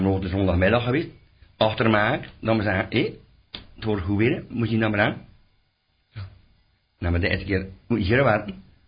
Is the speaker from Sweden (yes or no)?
no; Maldegem, Flanders, Belgium; born there; Ja, ik ben geboren in Maldegem.